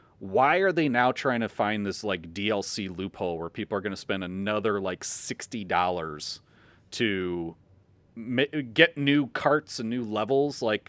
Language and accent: English; Chicago, Illinois, United States; we're actually from the Chicagoland area. So that's what also, I think, makes this movie a little bit more special in my heart, is that, you know, hey, this is our hometown. We grew up in Chicago.